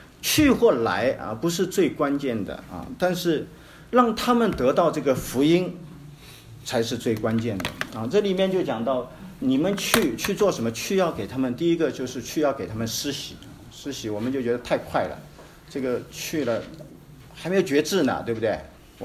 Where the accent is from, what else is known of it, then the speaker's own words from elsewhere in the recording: China; 如果每个人都这么想呢，可能我们中国人到现在还没有听到福音